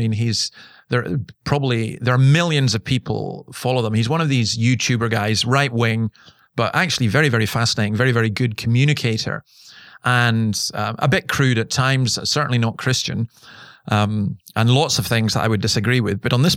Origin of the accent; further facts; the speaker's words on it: Scotland, United Kingdom; I'm Scottish. You're Scottish. I grew up in a culture, which some people still have, of ABE